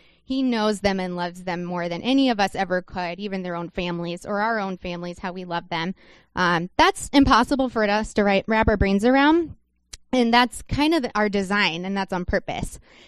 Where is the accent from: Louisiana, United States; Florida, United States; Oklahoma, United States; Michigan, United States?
Florida, United States; Orlando; or I grew up in Orlando where we have Disney World.